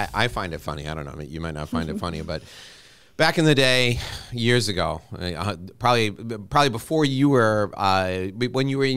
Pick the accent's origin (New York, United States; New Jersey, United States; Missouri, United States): New York, United States; I'm from New York, so I say niche